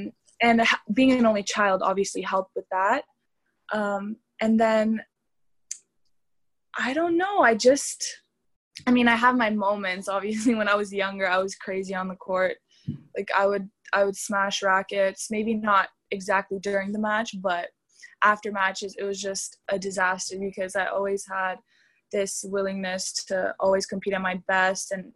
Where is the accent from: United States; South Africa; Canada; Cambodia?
Canada; Obviously, my parents are Romanian. They grew up there, but I was born in Canada. I was raised in Canada.